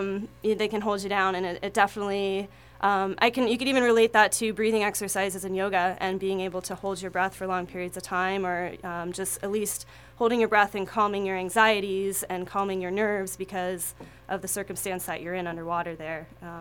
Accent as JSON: {"language": "English", "region": "Florida", "country": "United States", "tie": "born or raised there", "said": "I grew up in Florida surfing, and I was on the collegiate surf team for a few years"}